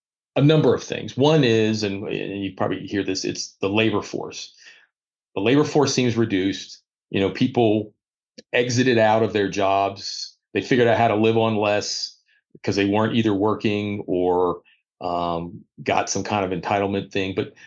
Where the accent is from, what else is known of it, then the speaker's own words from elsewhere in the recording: Williamsburg, Virginia, United States; as I can't remember if I mentioned, but I grew up in Williamsburg, Virginia. My parents were still there.